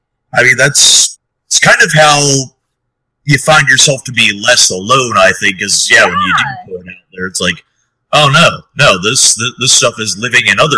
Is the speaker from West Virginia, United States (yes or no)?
yes; Beckley, West Virginia, United States; That's back in my hometown of Beckley. Yeah, we do historical dramas and musicals down there. And it's cool because, I mean, I basically grew up around that theater.